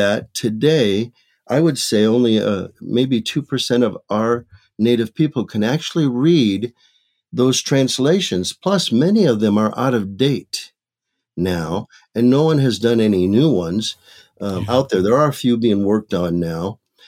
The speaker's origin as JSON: {"language": "English", "region": "Michigan", "country": "United States", "tie": "born or raised there", "lives_now": "Maricopa, United States", "said": "I was born and raised in Michigan. My ancestry includes Ojibwe from Ontario, Canada, Yaqui from Sonora, Mexico, as well as English, German, and Spaniard."}